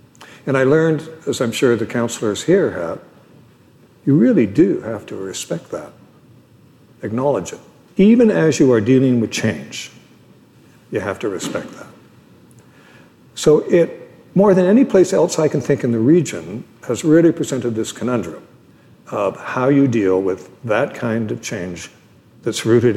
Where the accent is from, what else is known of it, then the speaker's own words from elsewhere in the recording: Victoria, British Columbia, Canada; I come from across the water, not the water you're thinking of. I come from Victoria.